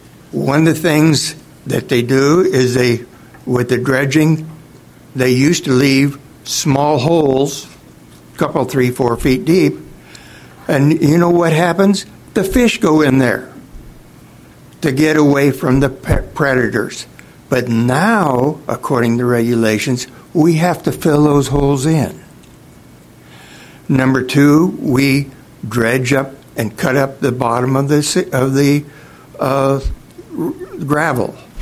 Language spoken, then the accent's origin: English; Bremerton, Washington, United States; Commissioners … I'm from Bremerton, Washington.